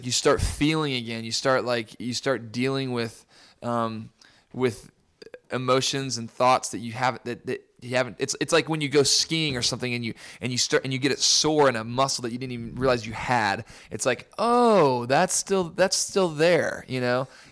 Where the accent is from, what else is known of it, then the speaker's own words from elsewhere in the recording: Nashville, Tennessee, United States; I am from Nashville, Tennessee.